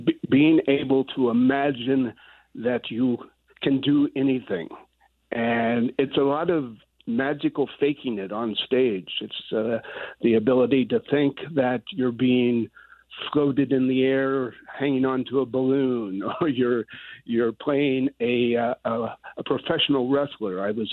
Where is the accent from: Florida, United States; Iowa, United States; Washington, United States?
Iowa, United States; I returned to my home state. I had come within 1 year of a journalism degree, and I returned to Iowa City to the university there